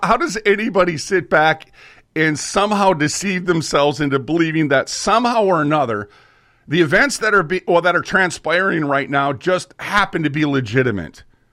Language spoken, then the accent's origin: English; Minnesota, United States; But what was crazy about it is I'm from Minnesota.